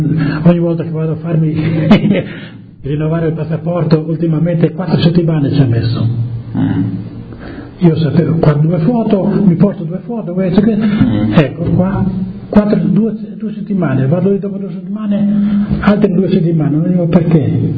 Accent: Friuli-Venezia Giulia, Italy; now in Germany; Praticamente qui sono tedesco e là sono italiano, ora friulano, ecco.

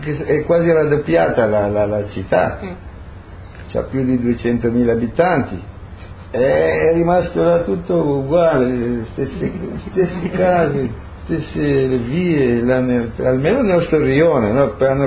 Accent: Rijeka, Primorje-Gorski Kotar County, Croatia; Fiume, io almeno non ho conosciuto nessuno che parlasse un'altra lingua che non l'italiano, il fiumano, il nostro dialetto, tutti

